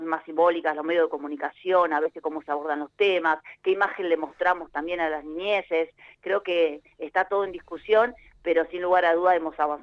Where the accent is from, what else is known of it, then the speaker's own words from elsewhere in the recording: Caleta Olivia, Santa Cruz, Argentina; yo soy de Cadete Olivia, soy hija de Piefiana, zona petrolera